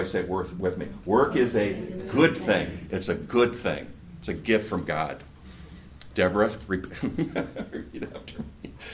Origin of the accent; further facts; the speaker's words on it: Wisconsin, United States; I grew up in Wisconsin, farming community.